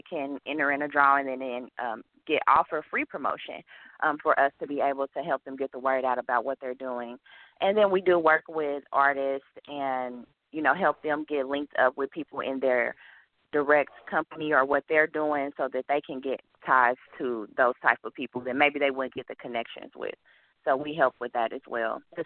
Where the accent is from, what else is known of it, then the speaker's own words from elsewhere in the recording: Kansas City, Missouri, United States; I'm from Kansas City, Missouri. Well, I was born in Kansas City, Kansas, but I do represent Kansas City, Missouri.